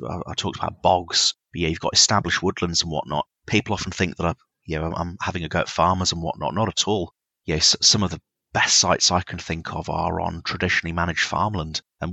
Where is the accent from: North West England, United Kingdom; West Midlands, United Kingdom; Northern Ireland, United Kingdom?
West Midlands, United Kingdom; Birmingham; I grew up just outside Birmingham, a place called Sutton Park